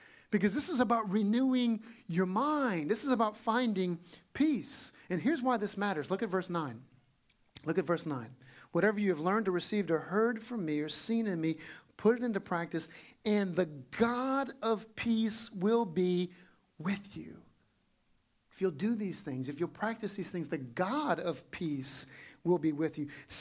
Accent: Louisiana, United States; I'm from Louisiana, so I feel really at home in a swamp in the marshes.

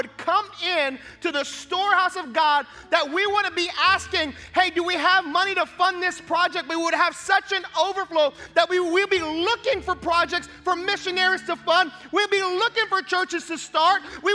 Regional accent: Hawaii, United States; I'm from Hawaii, so you guys know this is a delicacy, right?

